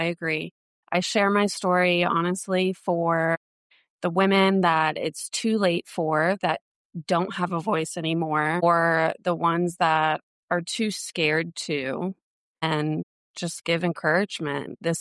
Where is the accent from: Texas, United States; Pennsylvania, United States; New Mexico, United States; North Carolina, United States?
North Carolina, United States; Wilkesboro; also born or lived in Jacksonville, North Carolina; And then I was moving from Jacksonville, North Carolina, back to what I call my hometown, North Carolina, Wilkesboro.